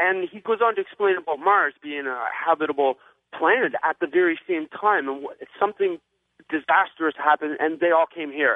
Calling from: Burlington, Ontario, Canada; I'm from Burlington, Ontario.

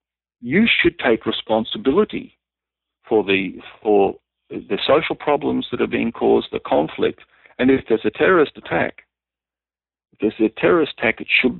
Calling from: Sydney, New South Wales, Australia; In Australia, for example, I'm speaking from Sydney now.

